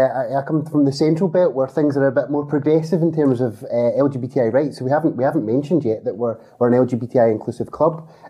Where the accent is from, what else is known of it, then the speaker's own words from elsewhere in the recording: Cumbernauld, Scotland, United Kingdom; I grew up in Cumbernauld, but it was, you know, a hop, skip and a jump, or a quick car ride from Glasgow